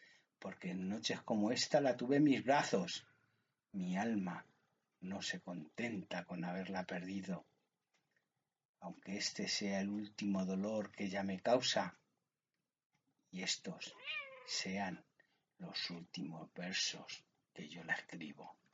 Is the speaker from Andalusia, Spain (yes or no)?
no; Aranjuez, Community of Madrid, Spain; Yo, afortunadamente, hace muy poquitas semanas he vuelto a mis orígenes. Yo soy de Aranjuez y vivo en Aranjuez.